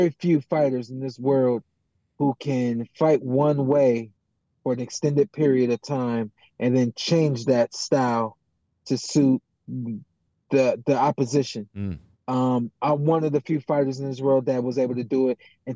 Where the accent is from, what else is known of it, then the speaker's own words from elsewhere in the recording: Australia; The one thing, as an Australian rooting for Tim, I would tell you to be concerned about, Fundora punches down.